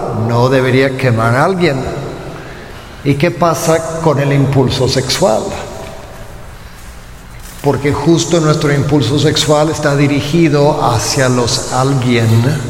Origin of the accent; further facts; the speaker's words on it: Louisiana, United States; Spanish is a second language; soy de Luisiana